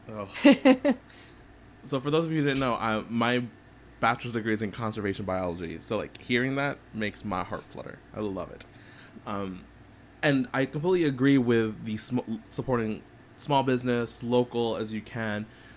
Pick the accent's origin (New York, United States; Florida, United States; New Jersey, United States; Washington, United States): New York, United States; I'm like, I'm from New York.